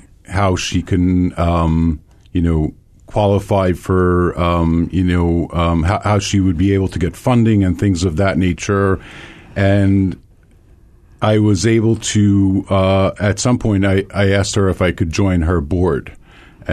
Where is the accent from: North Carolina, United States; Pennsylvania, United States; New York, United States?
New York, United States; moved away as an adult; now in Hawaii, United States; And so I'm originally from New York and I worked for independent living centers out there. I came to go to a program over here in Hawaii at UH Manoa